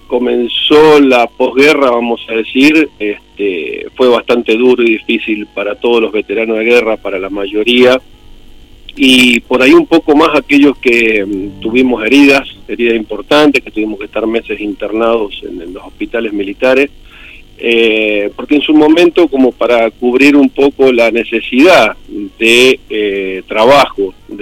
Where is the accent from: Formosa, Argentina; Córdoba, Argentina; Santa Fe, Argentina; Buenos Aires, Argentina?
Buenos Aires, Argentina; now in Mendoza, Argentina; Yo soy de Buenos Aires, soy nacido en Buenos Aires. Ya hacen casi 32 años que vivo acá en Mendoza.